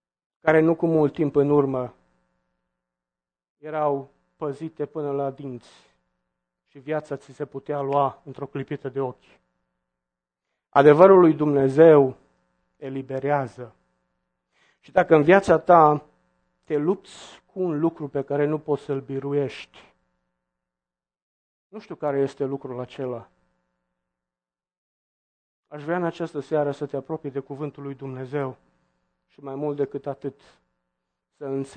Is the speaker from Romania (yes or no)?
yes; Romania; eu sunt român. Eu mi-s din frunce și nu sunt perfect